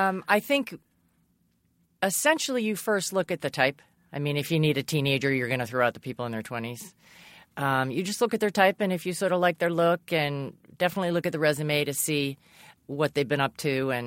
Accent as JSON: {"language": "English", "region": "Massachusetts", "country": "United States", "tie": "born or raised there", "said": "I grew up in Massachusetts."}